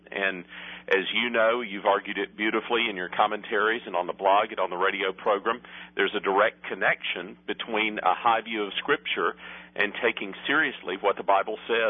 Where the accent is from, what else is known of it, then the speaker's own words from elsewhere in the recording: South Carolina, United States; Growing up in Greenville County, South Carolina, where Southern Baptist churches are the predominant church in our county